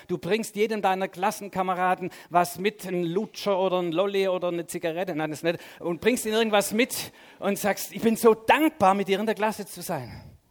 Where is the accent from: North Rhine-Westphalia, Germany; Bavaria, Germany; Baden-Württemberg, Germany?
Baden-Württemberg, Germany; Also ich bin Schwabe.